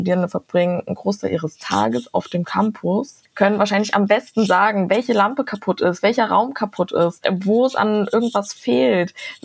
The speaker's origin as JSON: {"language": "German", "town": "Frankfurt", "region": "Brandenburg", "country": "Germany", "said": "Jetzt komme ich jetzt aus Frankfurt-Oder, ich studiere an der Viadrina."}